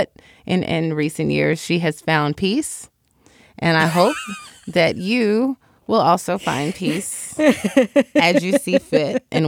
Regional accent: Chicago, Illinois, United States; I'm from Chicago and I went to school in Washington, D.C.

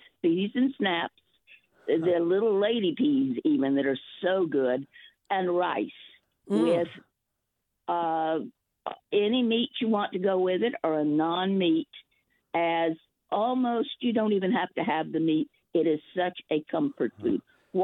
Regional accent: the South, United States; now in Walnut Creek, United States; I grew up in the South and loved the Southern food, but I miss one thing particular in California

